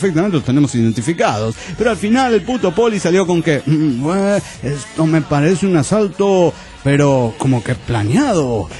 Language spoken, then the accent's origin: Spanish; Paraná, Entre Ríos, Argentina; de Paraná, Entre Ríos, Argentina.